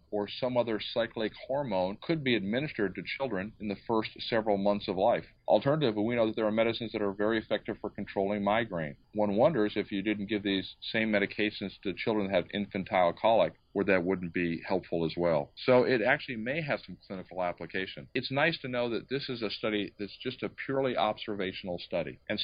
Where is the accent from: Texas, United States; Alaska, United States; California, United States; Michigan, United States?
Alaska, United States; Anchorage; from Anchorage, Alaska.